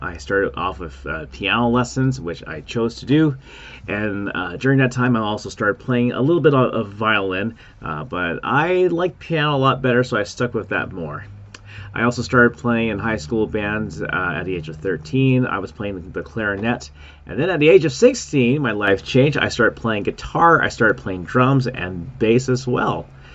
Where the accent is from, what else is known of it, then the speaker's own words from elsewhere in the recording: Vancouver, British Columbia, Canada; I am from Vancouver, Canada.